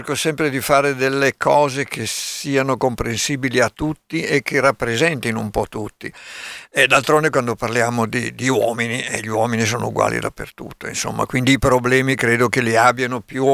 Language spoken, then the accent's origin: Italian; Bergamo, Lombardy, Italy; also born or lived in Milan; io sono sempre stato un pendolare Milano-Bergamo, sono nato a Milano, a 2 mesi sono andato a Bergamo, sono rimasto fino a 10 anni. Da 10 anni a 30-35 sono rimasto a Milano, poi sono ritornato a Bergamo